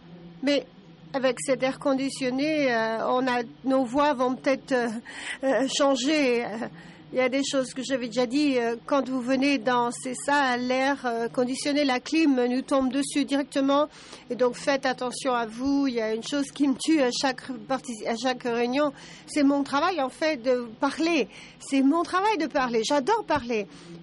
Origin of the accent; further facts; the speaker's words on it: Egypt; Je viens d'Égypte. Je suis basée en Égypte.